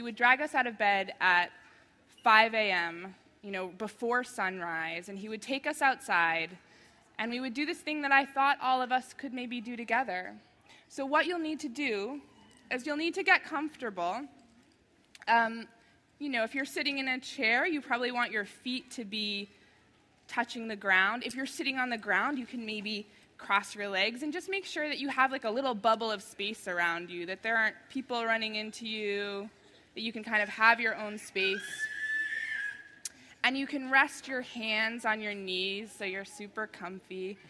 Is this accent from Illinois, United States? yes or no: no; Boston, Massachusetts, United States; now in San Francisco, United States; I grew up in Boston, I live in San Francisco now.